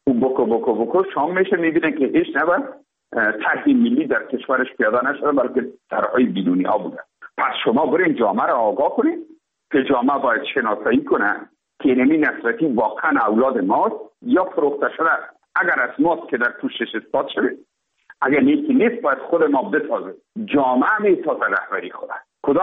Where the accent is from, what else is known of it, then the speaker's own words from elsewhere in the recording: Afghanistan; ما افغان هستیم.